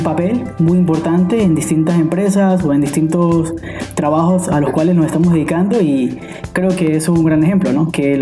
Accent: Venezuela; now in Germany; creo que es una de las sensaciones que nunca había tenido en mi país de origen, ¿no? En Venezuela, nunca tuve esa seguridad

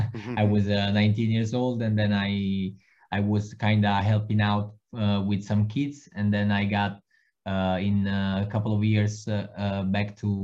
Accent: Naples, Campania, Italy; which is DK Napoli Basket in my hometown in Naples, South Italy.

